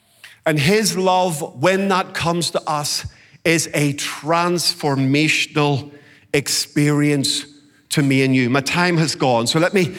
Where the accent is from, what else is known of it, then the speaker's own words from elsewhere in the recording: United Kingdom; I'm British. We don't do this.